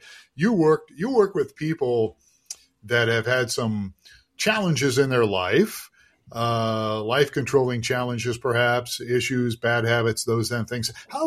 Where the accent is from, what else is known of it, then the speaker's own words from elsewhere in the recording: Ohio, United States; now in Arizona, United States; I grew up in Ohio. And so when the Cleveland Cavaliers came into being, we rooted for the Cavs. And then I moved out to Arizona here in the late 70s.